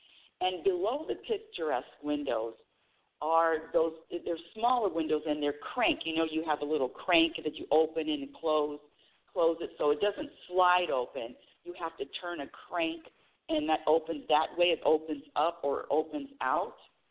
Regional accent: California, United States; You know, I'm from California.

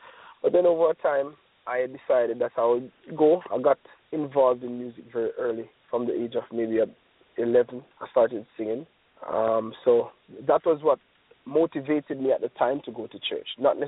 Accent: Falmouth, Trelawny, Jamaica; also born or lived in Montego Bay; So I grew up in Falmouth. I was born in Montego Bay, grew up in Falmouth. Went to early schools. School would be in Falmouth, and where I started doing track and field. Then I went to high school in Montego Bay.

